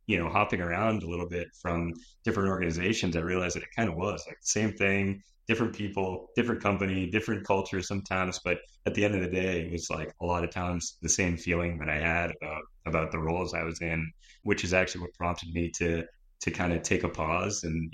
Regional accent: North Andover, Massachusetts, United States; You know, I've known about the shop, you know, growing up in North Andover. I would ride by it. I would see it in town.

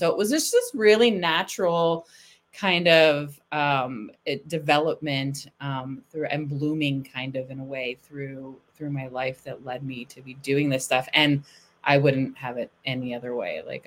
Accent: San Francisco, California, United States; And I'm living in Texas, but I'm from San Francisco, and I have two kitties that I love.

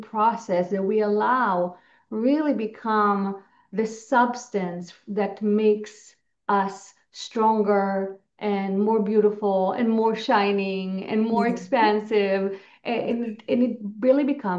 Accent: Israel; Also, growing up in Israel, people there tend to be very direct, very assertive

